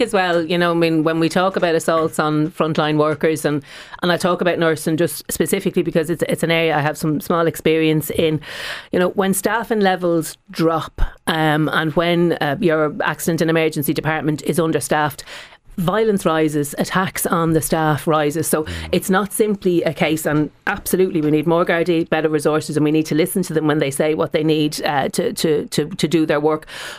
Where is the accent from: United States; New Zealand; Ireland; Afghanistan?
Ireland; Dublin, Leinster; I'm from Ballyfermot.